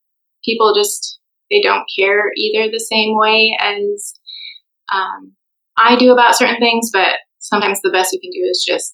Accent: Wisconsin, United States; born there; moved away as an adult; also born or lived in Minnesota; I've always lived in the Midwest. I was born in Wisconsin near Lake Michigan, and I moved to Minnesota for college.

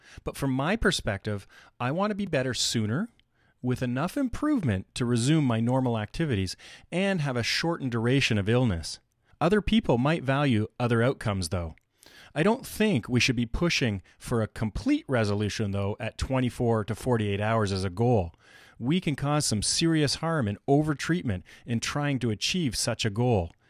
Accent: Canada; I am Canadian

